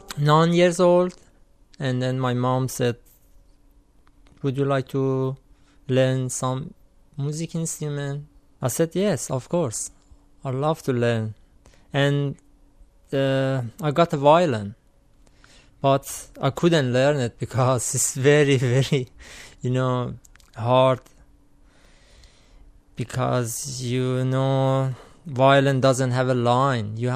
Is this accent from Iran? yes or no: yes; Iran; moved away; I'm from Iran. I came here 2016